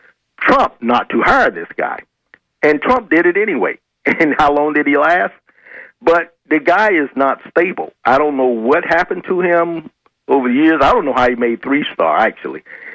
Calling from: Tampa, Florida, United States; in Tampa.

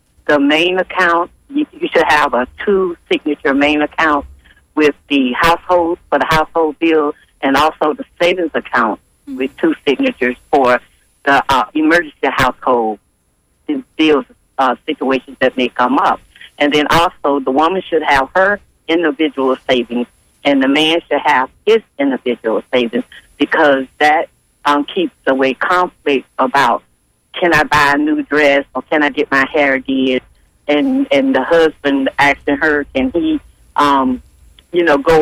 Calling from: Tampa, Florida, United States; I'm calling from Tampa.

